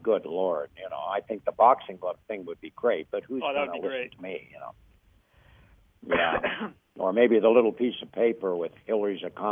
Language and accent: English; Canada; I was born in Canada.